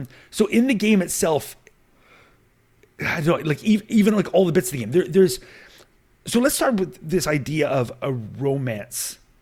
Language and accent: English; Canada; As a Canadian, there is no option there.